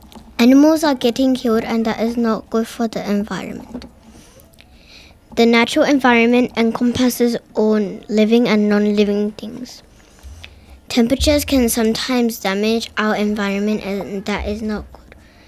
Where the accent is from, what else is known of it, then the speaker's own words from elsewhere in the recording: Hurstville, New South Wales, Australia; I'm from Hurstville, New South Wales.